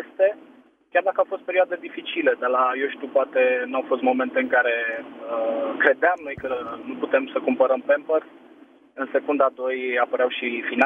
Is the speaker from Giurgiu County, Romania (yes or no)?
no; Bucharest, Romania; sunt din București.